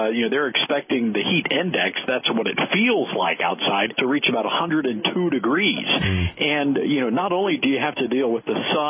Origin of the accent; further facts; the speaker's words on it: Southern United States, United States; now in New York, United States; Jim, you know, I moved here from the South, and I've got to tell you something. I was really shocked because I thought New York was a cosmopolitan city. Back home, everybody's got central heat and air.